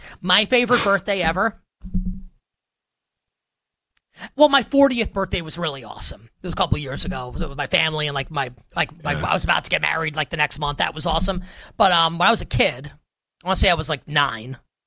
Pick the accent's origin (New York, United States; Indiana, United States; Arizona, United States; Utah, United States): New York, United States; I'm from New York.